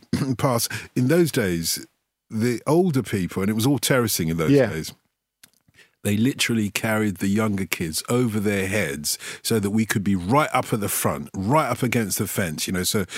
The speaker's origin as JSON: {"language": "English", "region": "London", "country": "United Kingdom", "tie": "born or raised there"}